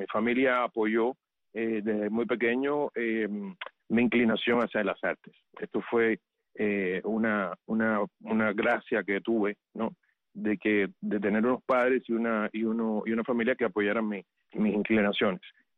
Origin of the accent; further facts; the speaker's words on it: Havana, Cuba; Yo nací en La Habana y pasé mi niñez y mi juventud en el barrio de en uno de los barrios del Vedado, el Nuevo Vedado, donde mis padres tenían una casa.